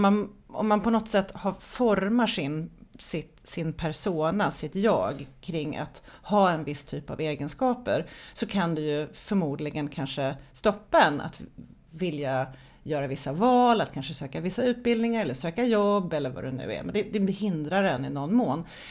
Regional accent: Sweden; born there

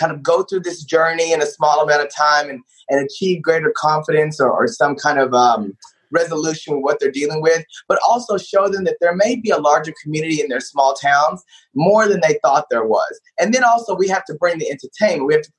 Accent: Paris, Texas, United States; You know, I grew up in Paris, Texas, about 2 hours north of Dallas. My graduating class was like a little over 100, right?

